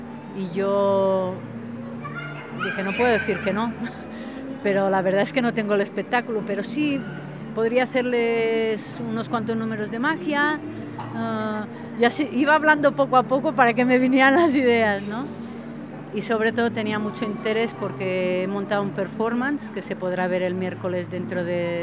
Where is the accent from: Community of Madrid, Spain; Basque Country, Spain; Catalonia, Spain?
Catalonia, Spain; Barcelona; born there; now in Mallorca, Spain; Nací en Barcelona y vivo en Mallorca.